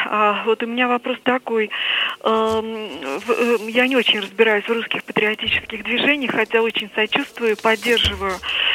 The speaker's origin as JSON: {"language": "Russian", "region": "Moscow", "country": "Russia", "said": "Я из Москвы."}